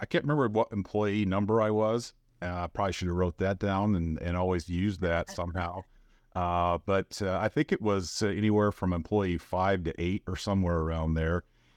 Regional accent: Norfolk, Nebraska, United States; I was fortunate enough to bring my 3 older kids back home with me to my hometown in Norfolk, Nebraska.

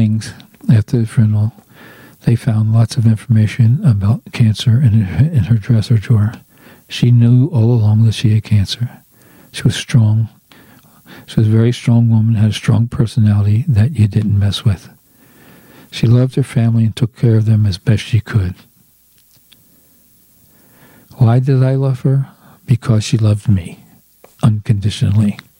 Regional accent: Baltimore, Maryland, United States; Growing up in Baltimore, if you didn't learn how to pick crabs, you would be left out of a lot of good times at the family gatherings.

